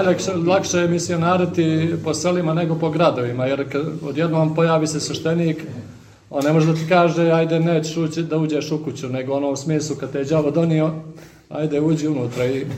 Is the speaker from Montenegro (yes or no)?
yes; Montenegro; I sad oni prvi put vide popa i kod nas u Crnoj Gori popa smatraju nešto kao da si sišao sa neba